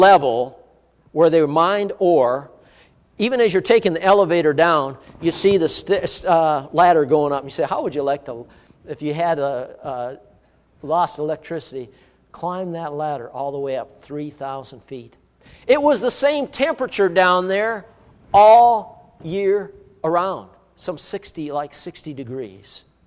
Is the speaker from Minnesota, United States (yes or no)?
yes; Virginia, Minnesota, United States; born there; where I was born in Virginia, Minnesota.